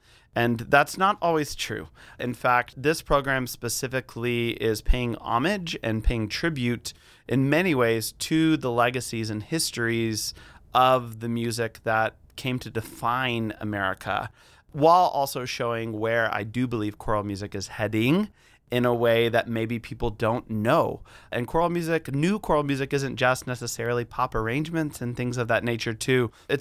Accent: Alabama, United States; I grew up on shape note hymnody. I'm from Alabama. My first hymnal that I learned to sing out of was shape notes.

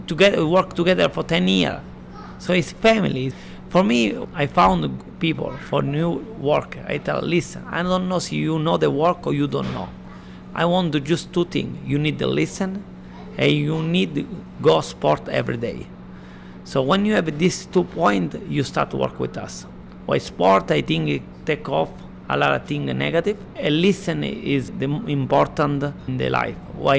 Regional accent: Catania, Sicily, Italy; English is a second language; I'm from Catania

